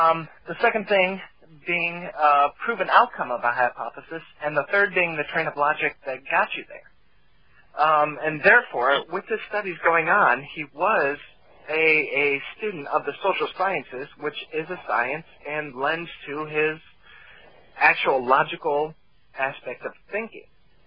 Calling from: Miami, Florida, United States; Florida, actually Miami.

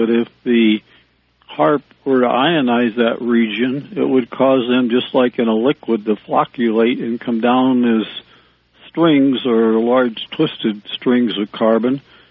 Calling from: Mansfield, Ohio, United States; Mansfield, Ohio.

